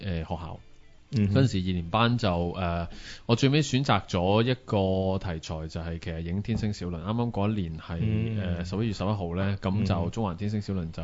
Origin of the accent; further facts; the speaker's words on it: Hong Kong; moved away; 雖然我喺呢度大嘅，咁但係我離開咗呢度十幾年。